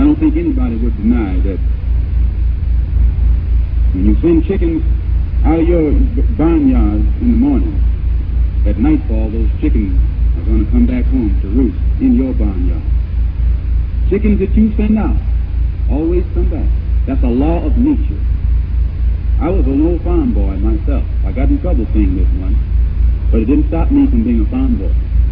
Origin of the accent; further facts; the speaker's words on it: United States; And as an American, at least that's what they told me I was, I'm concerned.